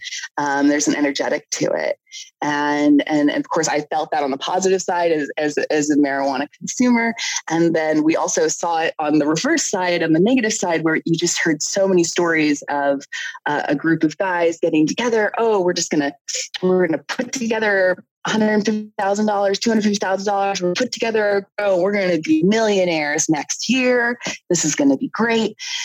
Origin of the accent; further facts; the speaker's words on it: Canada; I'm Canadian.